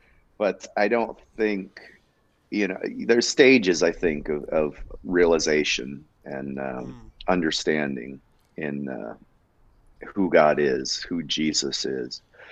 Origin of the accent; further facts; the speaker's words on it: Maine, United States; also born or lived in Oregon; Well, I grew up in Maine. My dad's a pastor up there, from Oregon. Actually, I was born in Oregon. But when I was about 3 years old, my dad felt called to be a pastor.